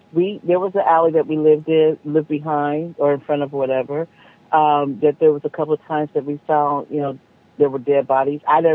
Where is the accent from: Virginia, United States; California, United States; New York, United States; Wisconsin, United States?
California, United States; Los Angeles; we moved from South Central to West LA when I was 5. And we lived there for like 8 years, which are my formative years.